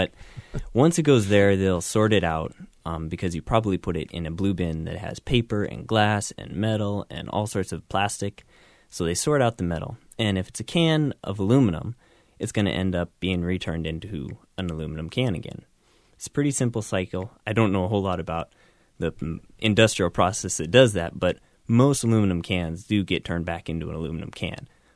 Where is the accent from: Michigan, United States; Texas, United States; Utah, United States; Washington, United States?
Washington, United States; And I grew up in Washington State, kind of in the northwest corner of the state.